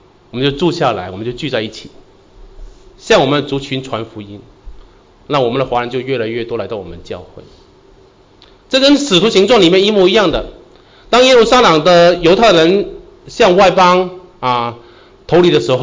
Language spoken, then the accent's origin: Chinese; Hong Kong; 这边有没有香港人啊？有没有？有一个，两位，一位，香港来的一位。好，那我讲讲香港人坏话啊，因为我来自香港。